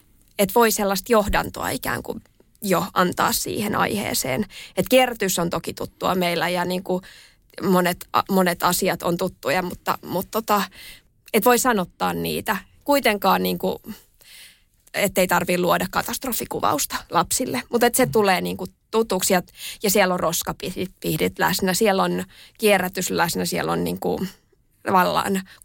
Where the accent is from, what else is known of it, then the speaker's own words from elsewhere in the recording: Espoo, Uusimaa, Finland; also born or lived in Vantaa; Mä oon kasvanut Vantaalla ja Espoossa mun lapsuuden ja nuoruuden Espoossa aika pienessä kylässä, jossa mentiin metsän poikki kouluun ja meidän tien päässä oli metsä ja puro